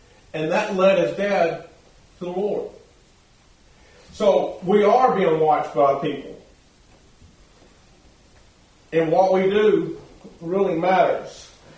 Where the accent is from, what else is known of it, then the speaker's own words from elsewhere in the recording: Texas, United States; but I'm from Texas and I have a lot of pride.